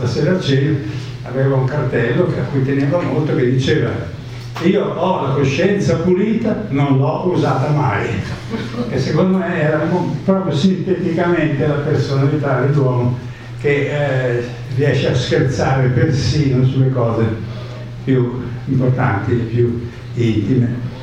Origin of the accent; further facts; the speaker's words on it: Venice, Veneto, Italy; noi settentrionali, io sono veneziano